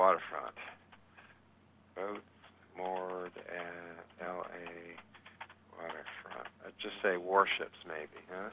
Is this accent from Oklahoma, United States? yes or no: no; Iowa, United States; I would have known that, Bob. I'm from Iowa.